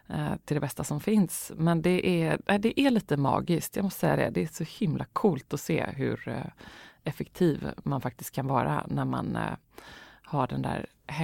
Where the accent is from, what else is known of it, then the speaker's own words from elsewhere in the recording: Gothenburg, Västra Götaland County, Sweden; Jag ser ju fortfarande Göteborg lite som min stad och min hemstad. Mina föräldrar bor kvar där